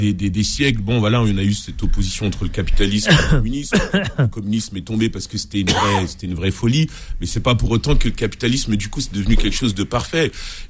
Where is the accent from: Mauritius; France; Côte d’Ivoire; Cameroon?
France; Je parle en tant que Français